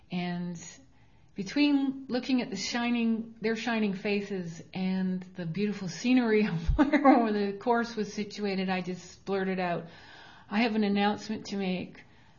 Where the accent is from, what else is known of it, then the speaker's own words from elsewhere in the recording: Vancouver, British Columbia, Canada; I'm Canadian.